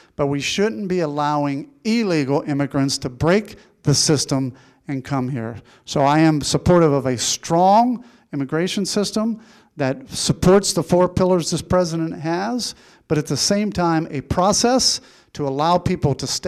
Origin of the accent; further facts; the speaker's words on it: Pennsylvania, United States; moved away as an adult; I grew up in Western Pennsylvania. I left there when I was 24 years old.